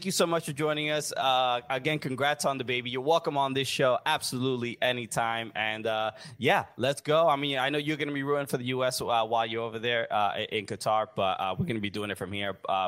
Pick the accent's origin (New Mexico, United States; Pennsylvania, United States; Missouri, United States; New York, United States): New York, United States; Brooklyn; Yeah, we're from Brooklyn.